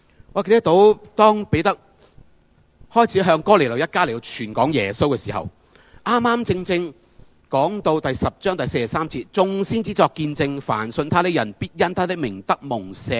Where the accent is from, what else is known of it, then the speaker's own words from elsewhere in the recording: Hong Kong; 作为香港人的我，作为今日在中国这个时代的香港